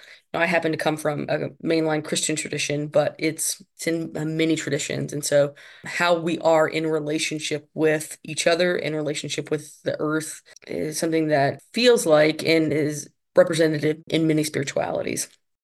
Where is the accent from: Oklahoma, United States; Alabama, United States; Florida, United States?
Alabama, United States; I grew up in Alabama, and there was a set of woods behind my house.